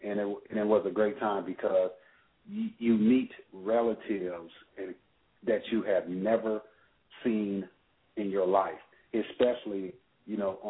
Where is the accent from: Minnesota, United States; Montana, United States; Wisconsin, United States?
Wisconsin, United States; Racine; born there; I was born in Racine, Wisconsin.